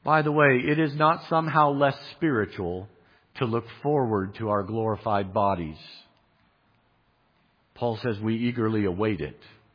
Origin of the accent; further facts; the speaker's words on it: Midwest, United States; Okay, I'm from the Midwest. I've seen a whole lot of stalks of corn.